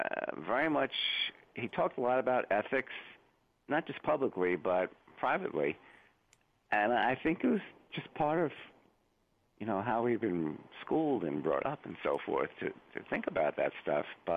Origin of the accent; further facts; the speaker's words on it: New York City, New York, United States; what always strikes me as a New Yorker is just from my own experience, I live in Brooklyn